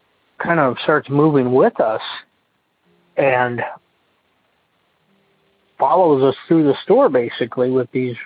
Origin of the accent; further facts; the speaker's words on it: Iowa, United States; Like I said, I'm from Iowa, but we spent the weekend in central Nebraska